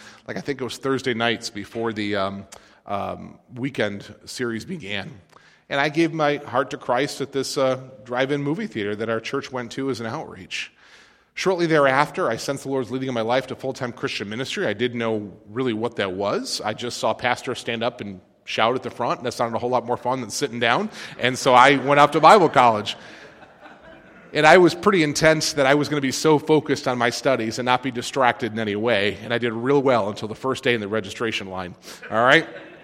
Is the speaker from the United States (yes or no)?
yes; Depew, New York, United States; I grew up in Calvary Baptist Church, Depew, New York.